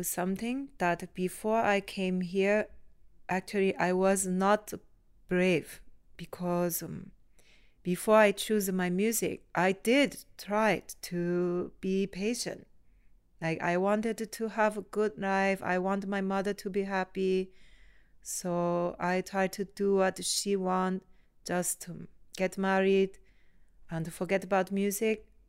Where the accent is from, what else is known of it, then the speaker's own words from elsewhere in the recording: Tokyo, Japan; English is a second language; I have difficult story about I come from Japan, from Tokyo, but I feel like not like you.